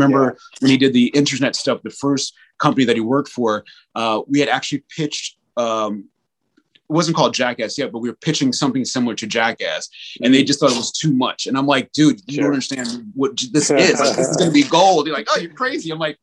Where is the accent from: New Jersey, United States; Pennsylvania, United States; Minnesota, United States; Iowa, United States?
New Jersey, United States; And I'm like, I'm from Jersey. You can't tell me I can't get it done.